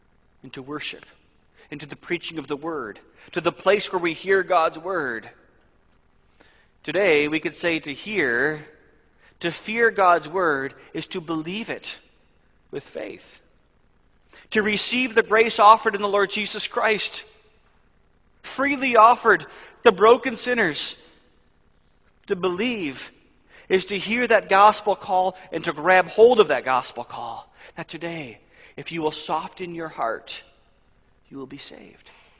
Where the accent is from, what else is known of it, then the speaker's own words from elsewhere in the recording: Highland, Indiana, United States; When I was a kid, growing up in Highland, Indiana, we had a bad hailstorm one late spring day.